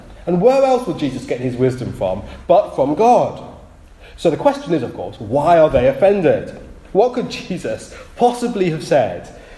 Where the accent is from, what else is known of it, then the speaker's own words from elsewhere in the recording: Nottingham, East Midlands, United Kingdom; As you know, I'm from Nottingham.